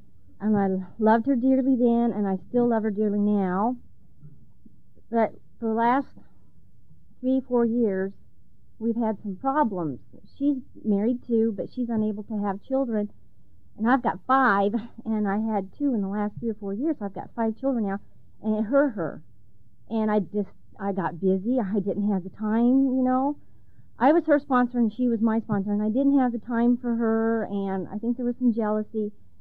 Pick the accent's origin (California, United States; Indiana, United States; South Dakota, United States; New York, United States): South Dakota, United States; Aberdeen; and I'm from Aberdeen, South Dakota.